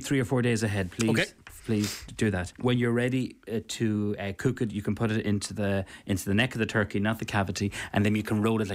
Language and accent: English; Cavan, Ulster, Ireland; I'm from Cavan.